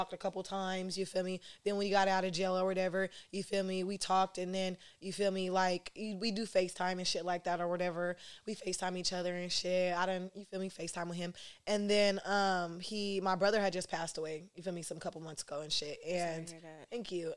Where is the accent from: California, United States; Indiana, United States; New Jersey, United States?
California, United States; Stockton; Like, when we're from Stockton, we don't really know how shit really moves in the Bay Area like that.